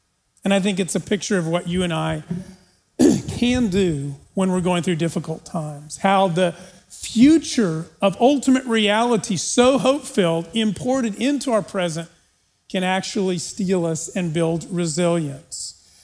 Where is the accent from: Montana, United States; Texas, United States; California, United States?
Texas, United States; El Paso; I grew up in El Paso, the middle of the desert, the middle of the hot summer, blistering heat.